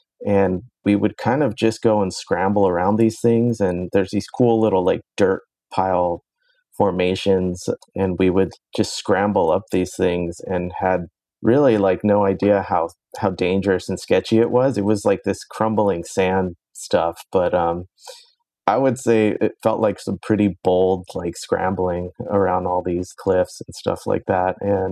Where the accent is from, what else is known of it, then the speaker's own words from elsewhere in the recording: San Francisco, California, United States; I am from San Francisco originally and started climbing probably around 1998.